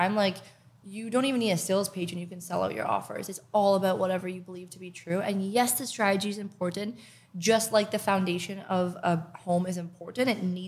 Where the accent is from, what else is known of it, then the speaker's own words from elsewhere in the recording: Canada; I am from Canada. I hate winter.